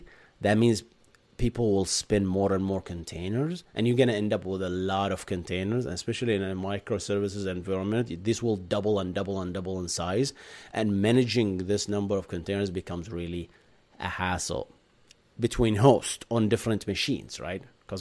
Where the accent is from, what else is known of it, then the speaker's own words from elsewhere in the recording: Bahrain; English is a second language; now in United States; I'm from Bahrain originally. I moved to the States 5 years ago.